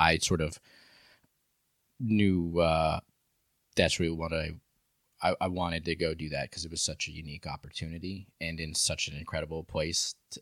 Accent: New York, United States; I'm from New York.

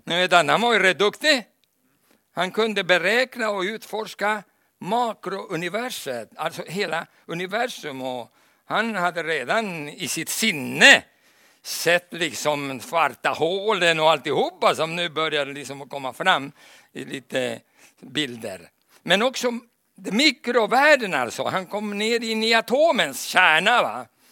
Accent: Chile; moved away as an adult; Så jag föddes i Chile och växte upp där. Och kom till Stockholm för att studera till musikpedagog på musikhögskolan.

